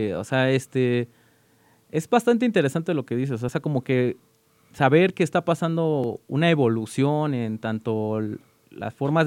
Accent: Mexico; me gusta como cosas que ya salen un poquito de lo que yo soy como mexicano

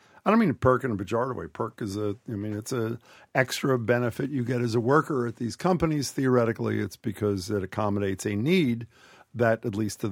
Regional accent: Philadelphia, Pennsylvania, United States; And you're calling from Philly, my hometown.

